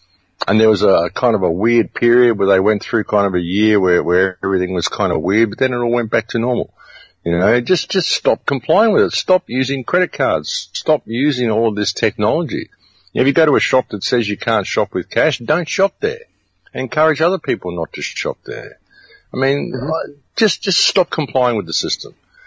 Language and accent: English; Australia; I went in there as an Australian. I can't read Dutch.